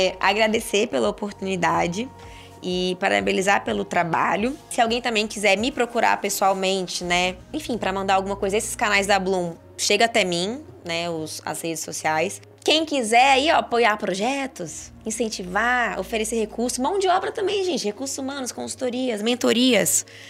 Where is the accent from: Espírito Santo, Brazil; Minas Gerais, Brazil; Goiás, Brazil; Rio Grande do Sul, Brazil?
Minas Gerais, Brazil; eu sou mineira do mar, mineira apaixonada pelo mar